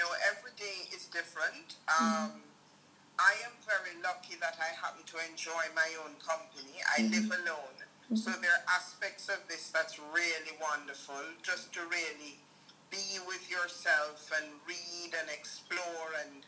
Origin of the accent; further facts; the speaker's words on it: Jamaica; now in Bali, Indonesia; I am from Jamaica. I presently live in Bali.